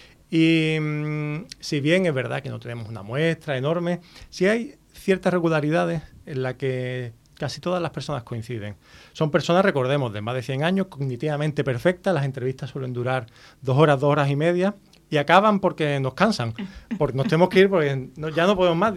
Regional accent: Puerto Real, Andalusia, Spain; entrevistamos a una persona en mi pueblo, de Puerto Real

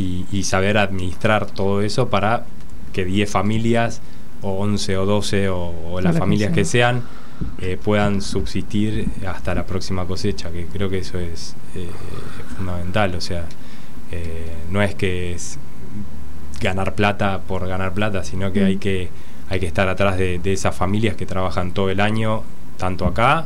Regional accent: Villa Devoto, Buenos Aires, Argentina; Nací en Devoto también y pasé mi infancia en el Copelo, mismo colegio.

